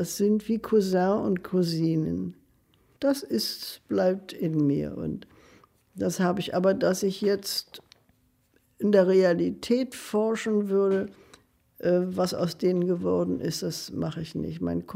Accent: Zossen, Brandenburg, Germany; aber in Zossen war ich, es war immer meine Heimat.

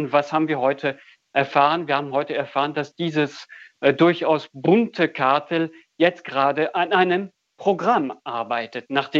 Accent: France; das entspricht tatsächlich dem, was ich als Franzose erlebt habe

